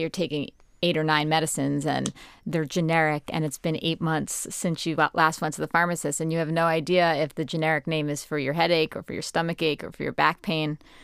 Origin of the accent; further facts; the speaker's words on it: Mount Kisco, New York, United States; I'm from Mount Kisco, New York.